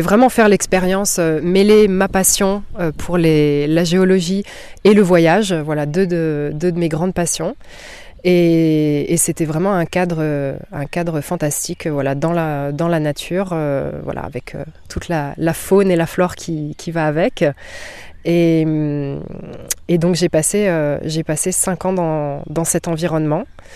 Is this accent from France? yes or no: yes; France; born there; donc je suis née en France à la base. Et j'ai fait mes études en France, en géologie.